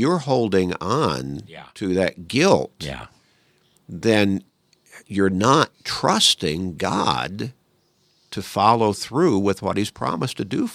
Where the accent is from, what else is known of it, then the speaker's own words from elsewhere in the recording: Chicago, Illinois, United States; Now, I grew up in Chicago, so I understand that kind of, you know, happening.